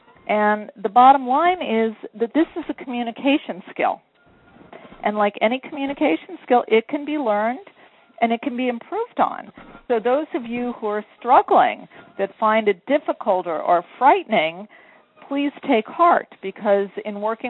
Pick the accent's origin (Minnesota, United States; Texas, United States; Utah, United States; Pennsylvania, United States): Pennsylvania, United States; moved away as an adult; I grew up in Pennsylvania, and I moved to New York City to dance.